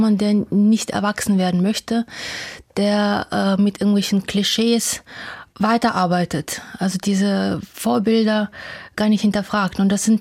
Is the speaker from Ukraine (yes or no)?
yes; Ukraine; Ja, ich komme aus der Ukraine